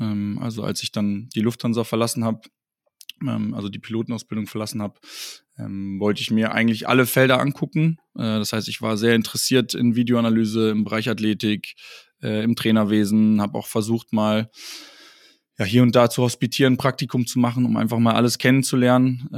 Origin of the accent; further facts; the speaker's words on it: Lüneburg, Lower Saxony, Germany; also born or lived in Cologne; now in Hamburg, Germany; Ich bin gerade 34 geworden, komme gebürtig aus Lüneburg, bin also auch ein kleines Nordlicht, bin natürlich zwischendurch dann mal nach Köln gegangen, aber habe hier schon im Norden meine Heimat. Bin inzwischen auch verlobt, bin sehr glücklich in Hamburg ansässig.